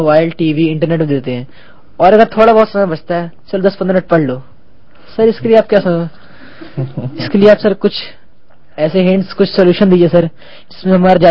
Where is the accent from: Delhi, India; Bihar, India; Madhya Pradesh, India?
Madhya Pradesh, India; Satna; सतना मध्य प्रदेश से आया हूँ।